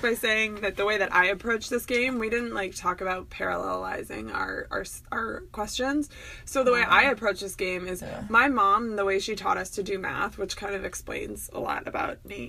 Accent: Arizona, United States; But I'm from Arizona, and I was like, what are you people talking about?

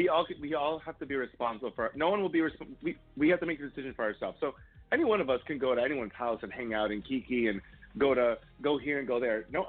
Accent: Michigan, United States; I'm not from Lansing, but I'm from Michigan

